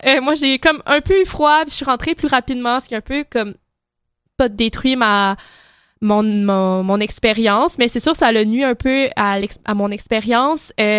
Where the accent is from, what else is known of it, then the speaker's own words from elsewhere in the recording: Quebec City, Quebec, Canada; now in Montreal, Canada; Moi, je viens de Québec puis je suis habituée au marché Noël allemand de Québec, que lui, c'est énorme. Là, c'est vraiment une tradition pour moi depuis que je suis jeune d'aller au marché Noël allemand à Québec. Puis là, c'est ma première année à Montréal.